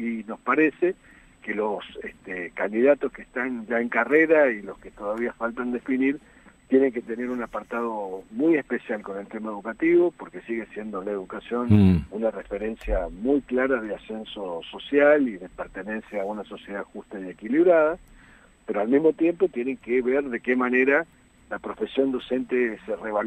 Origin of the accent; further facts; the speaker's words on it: Argentina; la política exprese las demandas que tenemos todos como argentinos